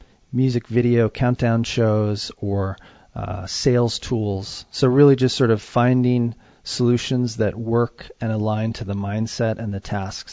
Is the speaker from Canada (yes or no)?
no; Boulder, Colorado, United States; I grew up in Boulder, Colorado.